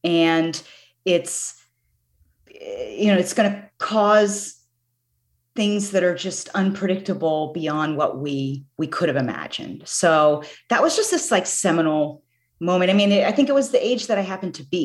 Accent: Virginia, United States; I grew up in Virginia, which is where I am right now, very surrounded by Civil War battlefields, the history of the Civil War, that kind of aura.

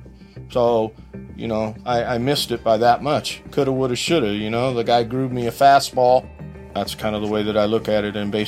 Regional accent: United States; I'm just a guy. I'm all American.

